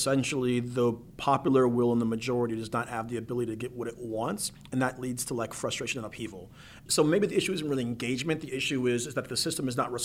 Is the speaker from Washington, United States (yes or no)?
yes; Washington, United States; So like I'm from Pierce County.